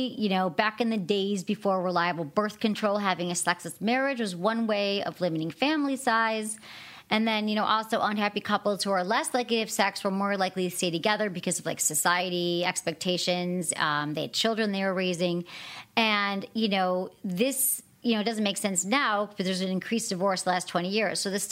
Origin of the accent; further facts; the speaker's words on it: Michigan, United States; now in California, United States; I grew up in Michigan, so it's like, where are we going to go? It's warm. We're going to go to Florida.